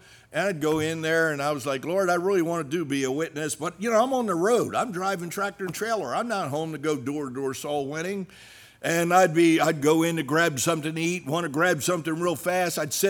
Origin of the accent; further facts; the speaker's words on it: New Jersey, United States; You know, I'm from New Jersey. I'm blunt.